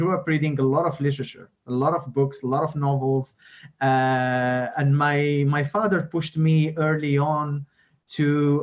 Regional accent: Morocco; English is a second language; I would say I grew up actually in Morocco, as you've mentioned

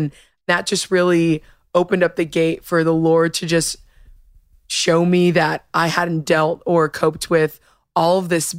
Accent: Denton, Texas, United States; Denton, Texas.

